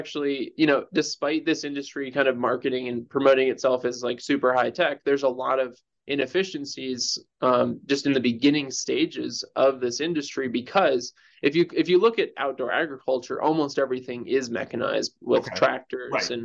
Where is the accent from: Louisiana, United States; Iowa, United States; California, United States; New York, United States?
New York, United States; Brooklyn; moved away as an adult; now in Colorado, United States; I grew up originally in Brooklyn, New York. And then after high school, I moved to Germany for a year